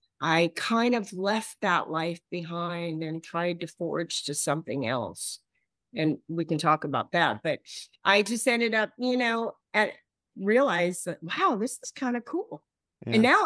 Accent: Los Angeles, California, United States; I was raised in Los Angeles. I am one of those people that have spent most of their life there. I was raised in Tarzana in a very large, chaotic family

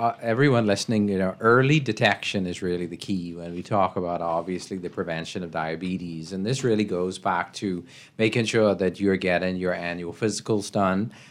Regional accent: Rock Sound, South Eleuthera, Bahamas; born and bred in Rock Sound, Eleuthera, the roots of True Island.

